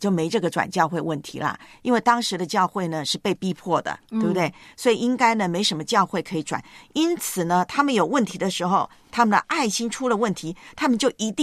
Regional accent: China

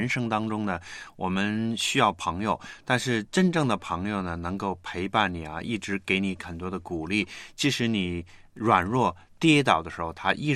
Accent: China; 对，我发现我们中国人呢都是这样的

